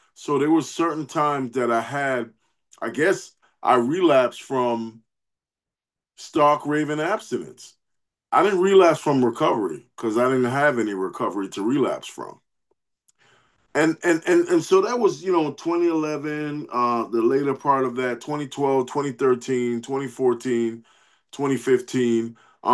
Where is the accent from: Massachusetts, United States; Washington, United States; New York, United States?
New York, United States; Where I'm from New York, and where do I live now? I live in recovery.